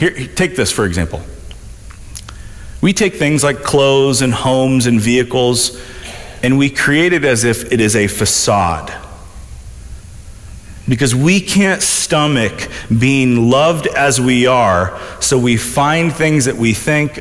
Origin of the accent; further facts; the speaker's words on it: Midwest, United States; I grew up in the Midwest